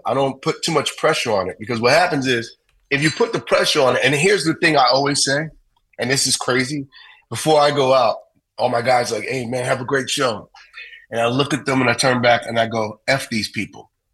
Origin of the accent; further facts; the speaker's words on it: New York City, New York, United States; But I grew up in New York City, right?